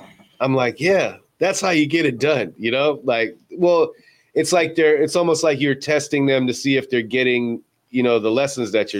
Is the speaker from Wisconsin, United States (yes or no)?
yes; Milwaukee, Wisconsin, United States; I'm from Milwaukee, so during that time, we didn't have that many all-stars like Andre down in Chicago.